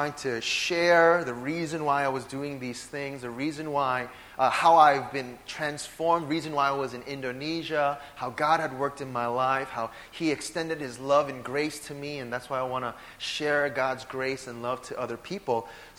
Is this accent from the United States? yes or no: yes; United States; Okay, so I am of Korean descent, if you know. If you don't know, now you know. But I was born and raised in America, and so a big part of who I am is American